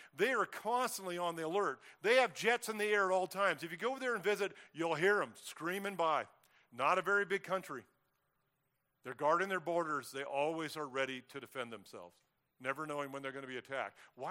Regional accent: United States; A little nerve-wracking as an American to go, oh, no, did I put my passport in my pocket?

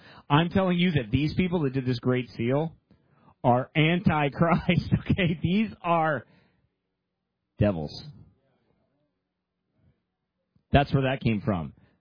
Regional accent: Illinois, United States; I'm some dude from Illinois.

